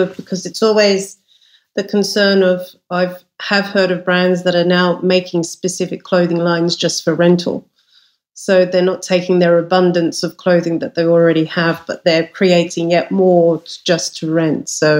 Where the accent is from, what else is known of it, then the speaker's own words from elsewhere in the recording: Australia; I grew up in Oz around when good old Stuart Membry was around in sort of the early 80s